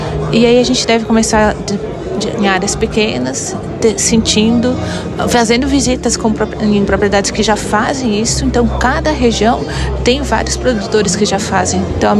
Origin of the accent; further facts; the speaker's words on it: Panambi, Rio Grande do Sul, Brazil; born there; moved away; eu nasci em Panambi, mas há 45 anos a gente já saiu de Panambi e a gente foi para o Cerrado. E aí eu vim do Cerrado